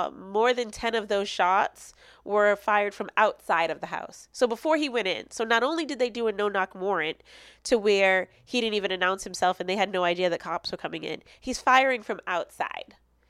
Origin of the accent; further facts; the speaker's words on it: Boston, Massachusetts, United States; You guys know I'm from Boston and they just banned the chokehold.